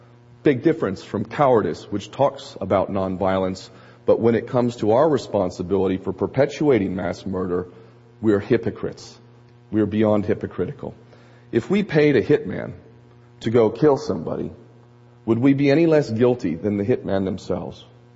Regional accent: Hawaii, United States; I'm a Hawaiian national as well. I am a Hawaiian citizen.

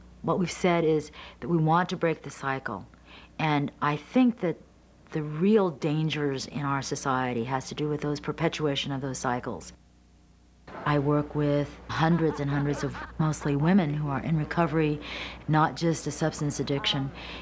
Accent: Petaluma, California, United States; also born or lived in Chicago; I was 5 years old when we moved from Chicago, Illinois, to Petaluma, California. From that time on until 1958, I was raised on a chicken farm.

